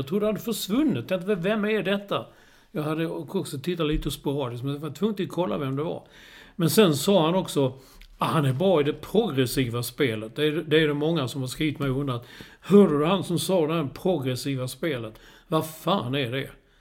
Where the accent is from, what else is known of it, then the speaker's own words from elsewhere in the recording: Malmö, Skåne, Sweden; Så jag är från Malmö, ja okej.